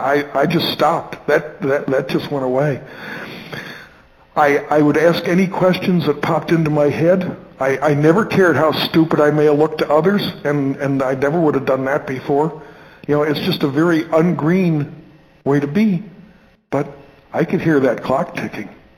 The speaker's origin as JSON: {"language": "English", "region": "Florida", "country": "United States", "said": "and you know, we're from Florida. They had never seen snow before."}